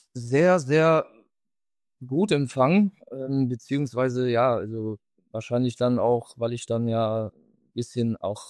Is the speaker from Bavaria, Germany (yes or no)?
no; Rhineland-Palatinate, Germany; dann als Pfälzer im Saarland das geschafft zu haben